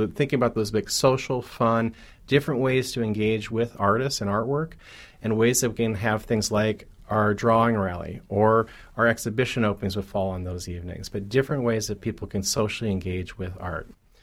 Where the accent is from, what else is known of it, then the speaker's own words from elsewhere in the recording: Minnesota, United States; and I'm originally from Minnesota, so I will do things like this.